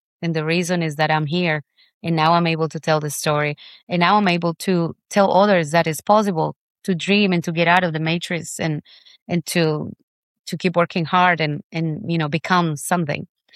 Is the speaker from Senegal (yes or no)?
no; Colombia; My childhood and my all the time that I grew up in Colombia was very, very difficult. I come from a very hostile place in Colombia